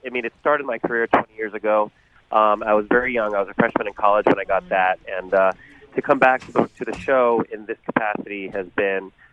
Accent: Philippines; now in United States; being a Filipino American, someone who left the Philippines because of the martial law and the Marcos regime

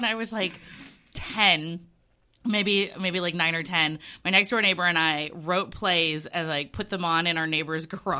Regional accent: Syracuse, New York, United States; born there; So I was born in Syracuse.

